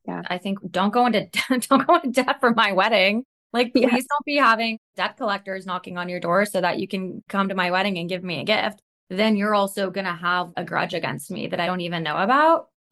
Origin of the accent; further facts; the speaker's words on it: Georgia, United States; Cause I'm from Georgia and you get married as soon as you graduate college.